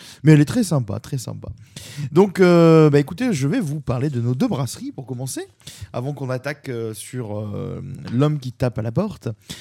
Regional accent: Marseille, Provence-Alpes-Côte d'Azur, France; pour ceux qui nous écoutent, on est marseillais, hein

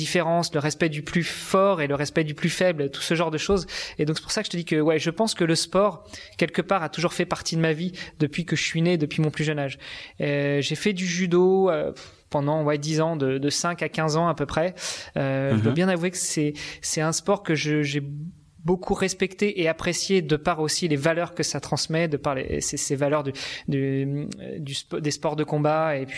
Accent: Rouen, Normandy, France; Moi j'ai grandi en Normandie, à Rouen. Mmh. J'ai un papa qui est sicilien, une maman qui est normande. Et puis à 20 ans, quand j'ai voulu découvrir un peu le monde, et avec celle qui allait devenir mon épouse, on s'est installé à Paris.

